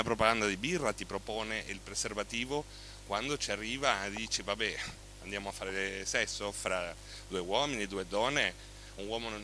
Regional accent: Argentina; Italian is a second language; Io vengo dall'Argentina, dove la malattia è stata trattata come la peste rossa.

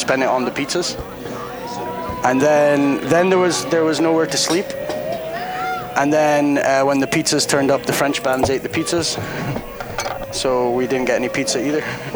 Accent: Scotland, United Kingdom; Well, we're … from Scotland

